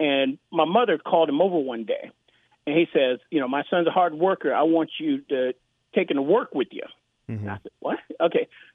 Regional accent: Alabama, United States; I'm from Alabama.

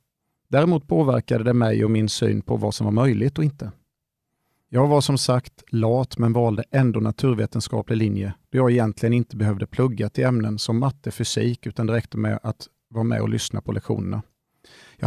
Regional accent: Nässjö, Jönköping County, Sweden; Jag kommer från Grimstorp utanför Nässjö, där jag växte upp med min mamma, pappa och min lilla syster.

